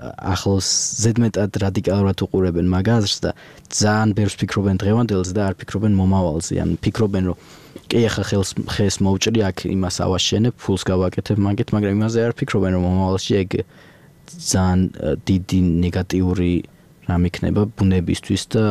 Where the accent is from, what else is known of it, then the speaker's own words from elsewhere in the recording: Tbilisi, Georgia; born there; მე რაც დავიბადე, დიდად მწვანე არ იყო და ეხა საერთოდ არ ვიცი რა ემსგავსება თბილისში ამდენი ხეების მოჭრით